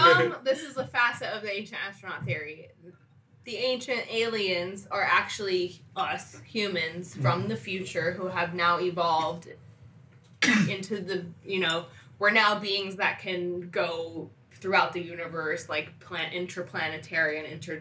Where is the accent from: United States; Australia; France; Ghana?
France; I'm French. That's why I can see them when I see them.